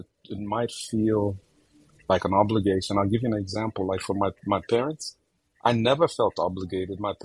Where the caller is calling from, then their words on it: Fort Worth, Texas, United States; Good evening. I am recording from Fort Worth, Texas.